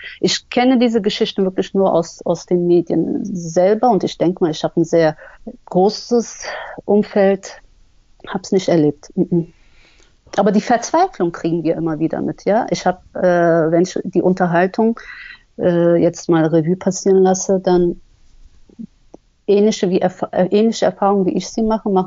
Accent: Berlin, Germany; born there; Ich bin eine gebürtige Berlinerin

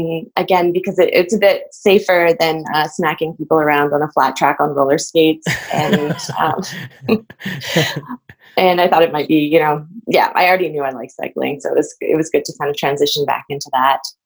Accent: Surrey, British Columbia, Canada; So I grew up in Surrey, British Columbia, just south of Vancouver, close to the US border.

